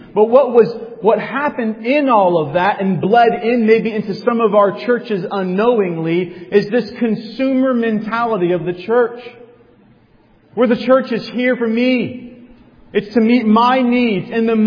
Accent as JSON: {"language": "English", "country": "United States", "said": "I think being an American does not help in this area."}